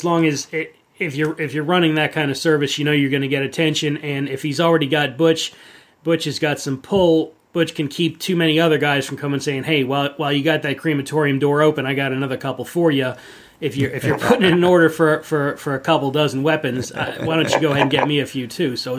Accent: Virginia, United States; You know, I'm originally from Virginia

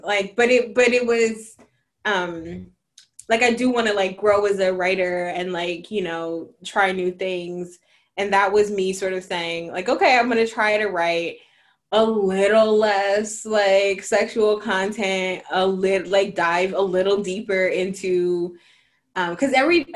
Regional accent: Oakland, California, United States; Like, I'm from Oakland. Like, everyone was going to be, like, out here saying hella and all that stuff. Like, that's me.

